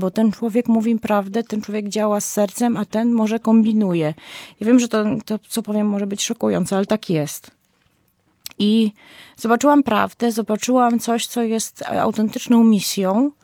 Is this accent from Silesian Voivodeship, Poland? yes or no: no; Podlaskie Voivodeship, Poland; I tak jako podlasianka po mieczu, ja się wychowałam w dużym stopniu na Podlasiu